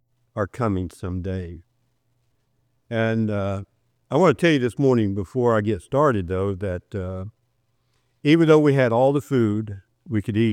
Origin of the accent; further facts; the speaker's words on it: West Virginia, United States; if I smiled, you'd know I was from West Virginia.